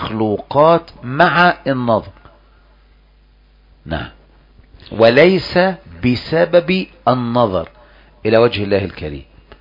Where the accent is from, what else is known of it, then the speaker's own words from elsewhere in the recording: Egypt; عندنا في مصر